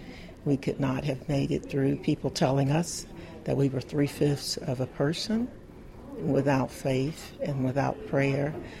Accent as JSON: {"language": "English", "town": "Laurel", "region": "Mississippi", "country": "United States", "tie": "born or raised there", "said": "Even my science education in public school was subpar because I grew up in Laurel, Mississippi"}